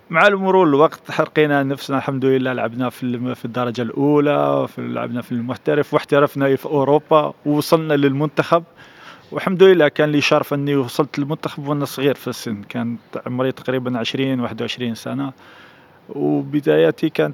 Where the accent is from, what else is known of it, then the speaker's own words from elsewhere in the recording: Algiers, Algiers Province, Algeria; انا من العاصمه، من الجزائر العاصمه، من الكابيتال، يعني